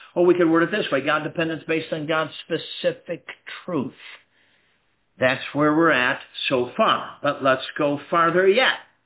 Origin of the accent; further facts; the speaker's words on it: Durango, Colorado, United States; born there; I was born in Durango, Colorado. It's the western slope of the Rocky Mountains, it's southwest Colorado.